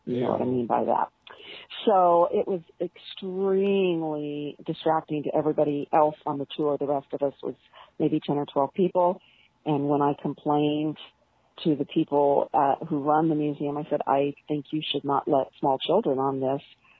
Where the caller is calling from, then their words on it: California, United States; I'm calling you from Orange County, California.